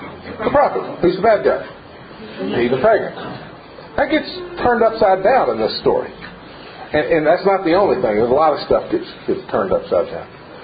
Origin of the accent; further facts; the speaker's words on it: Oak Ridge, Tennessee, United States; born there; I was born in Oak Ridge behind the fence when Oak Ridge was still a secret city.